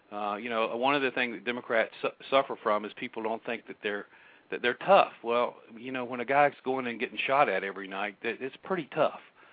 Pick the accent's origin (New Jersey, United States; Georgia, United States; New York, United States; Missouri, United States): Georgia, United States; I grew up in Georgia, and I just don't remember I remember we had a whole bunch of tests when I was a kid in school